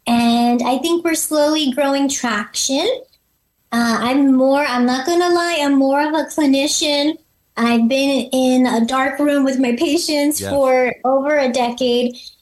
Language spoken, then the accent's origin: English; Riverside, California, United States; Riverside, I was born and raised in Inland Empire.